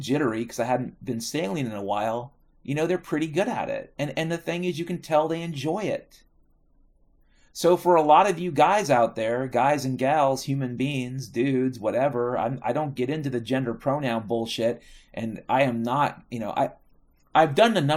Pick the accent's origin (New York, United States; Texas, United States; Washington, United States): Washington, United States; I grew up in Washington State, so I feel like I have a right to say this.